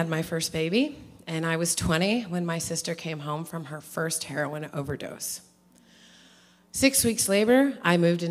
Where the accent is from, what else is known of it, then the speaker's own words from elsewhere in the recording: Illinois, United States; I was born in Danville and grew up in Vermilion County.